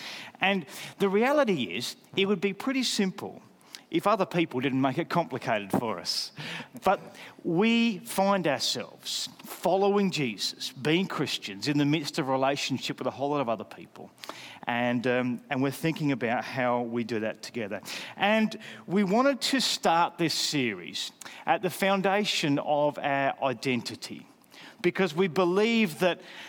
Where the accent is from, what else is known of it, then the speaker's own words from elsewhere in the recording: Australia; I found it very simple to base my identity in being Australian. I was Australian. That explained how I spoke.